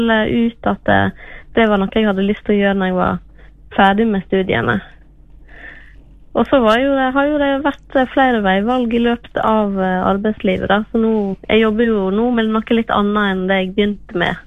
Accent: Luster, Vestland, Norway; now in Flora, Norway; Nei, jeg kommer jo fra Luster.

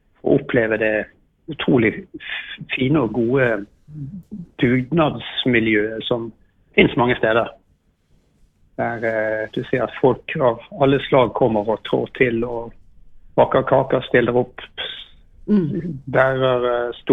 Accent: Bergen, Vestland, Norway; det er jo naturlig nok en forskjell på større steder som hjembyen min, Bergen, med ja, knapt 300 000 mennesker

